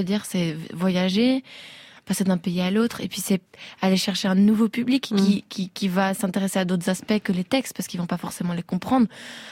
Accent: Belgium

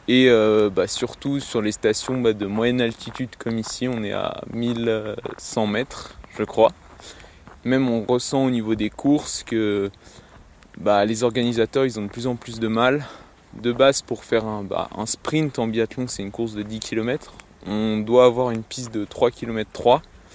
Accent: Sallanches, Auvergne-Rhône-Alpes, France; Moi, je suis originaire de Sallanches, donc c'est un tout petit peu plus bas dans la vallée.

